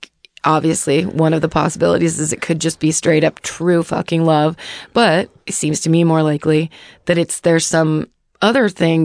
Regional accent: Saint-Georges-de-Cacouna, Quebec, Canada; My hometown of St. George's, Cacouna only has about 1,000 residents and it's quite quiet.

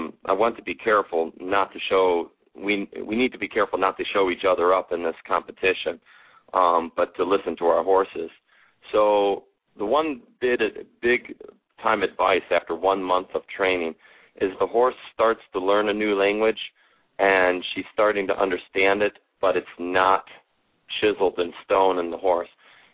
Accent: Midwest, United States; Well, I grew up in the Midwest, loving horses from the day I could remember before I could walk, watching my dad work with horses

